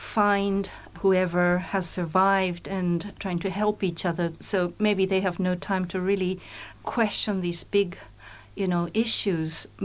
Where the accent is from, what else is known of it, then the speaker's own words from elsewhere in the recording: Tokyo, Japan; I'm from Tokyo originally, and we urban folks hardly, you know, go there